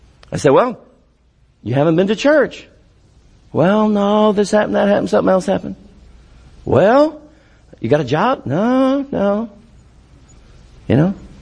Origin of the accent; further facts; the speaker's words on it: United States; I'm glad I'm an American. And you should be too.